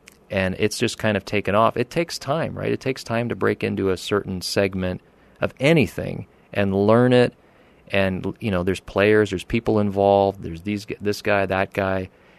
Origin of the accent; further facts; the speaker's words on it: Pennsylvania, United States; Let's see. I started off in Pennsylvania. I grew up out there in the Pocono Mountains, which is eastern Pennsylvania.